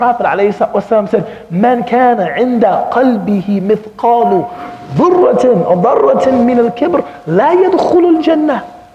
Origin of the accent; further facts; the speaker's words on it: Chicago, Illinois, United States; I'm from Chicago, he may be nervous.